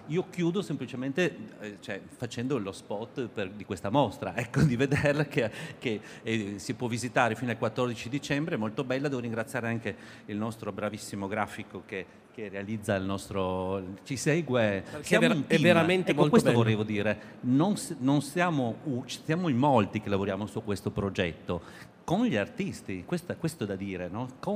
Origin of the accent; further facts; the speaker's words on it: Trieste, Friuli-Venezia Giulia, Italy; io sono di Trieste